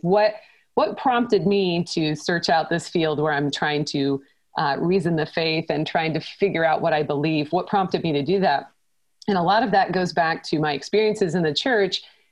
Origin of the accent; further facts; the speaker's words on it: Portland, Oregon, United States; my husband and I moved back to my hometown of Portland, Oregon to do a church revitalization.